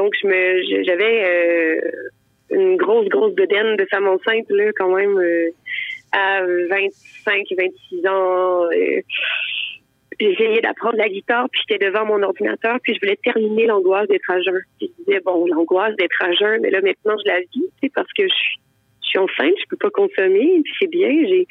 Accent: Quebec, Canada; là où j'ai grandi, dans l'Outaouais des années 90-2000

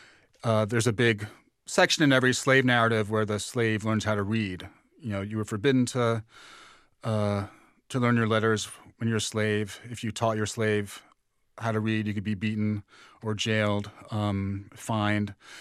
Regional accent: New York, United States; I grew up in New York in the 80s when young black males were being killed by police.

